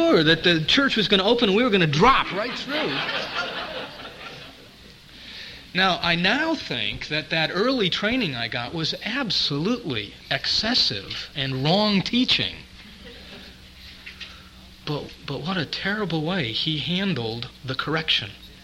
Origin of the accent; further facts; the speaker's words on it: Connecticut, United States; also born or lived in Chicago; I remember when I was a little boy and I moved from Chicago back to Connecticut, and we changed, you know, one church situation that I'd grown up in and went into another in our new hometown.